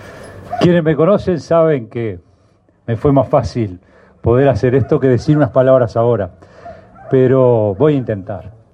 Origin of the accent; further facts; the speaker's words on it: Uruguay; como somos los uruguayos